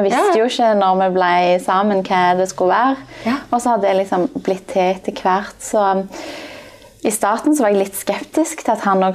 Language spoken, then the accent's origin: Norwegian; Klepp, Rogaland, Norway; men ja, jeg er jo herfra, fra Stavanger, eller Klepp da, litt utenfor.